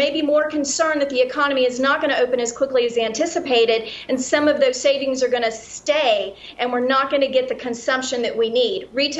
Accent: Texas, United States; like here in my home state of Texas, in California, in Florida, all of that was happening over the last couple of weeks.

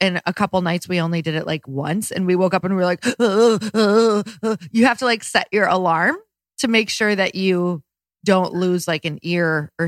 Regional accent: Michigan, United States; And like, oh, I've never seen stars like that in my entire life. And I'm from Upper Michigan.

